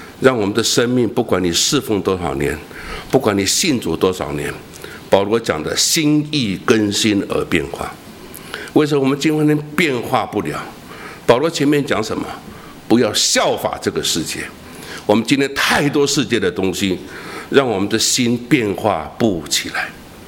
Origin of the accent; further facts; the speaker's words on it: China; 因为我们中国人讲留得青山在，不怕什么没柴烧。